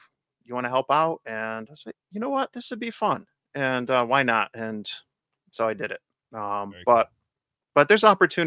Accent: New Hartford, New York, United States; he's in New Hartford, which is a suburb of Utica. I'm like, hey, I'm from New Hartford.

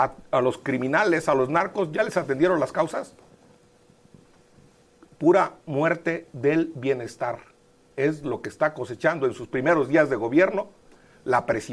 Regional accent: Mexico; Somos México, somos mexicanos y estamos cuidando nuestros intereses

